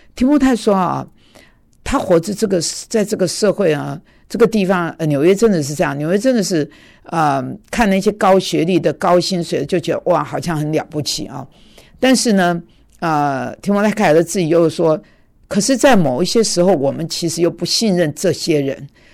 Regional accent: Taiwan; 反正我是从台湾来的，我关心台湾

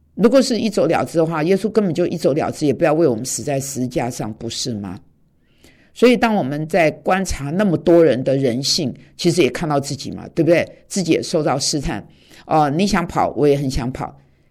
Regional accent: China; 这是我中国人

